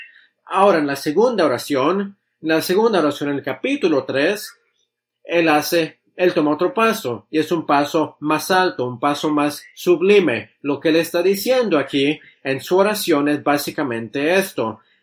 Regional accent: Netherlands; accent: Dutch; Spanish is a second language; Entonces necesitan tolerar, por favor, mi acento holandés.

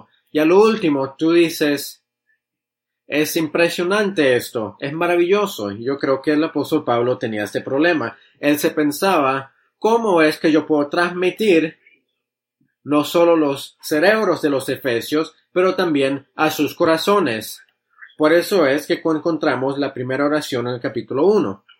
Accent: Netherlands; accent: Dutch; Spanish is a second language; Entonces necesitan tolerar, por favor, mi acento holandés.

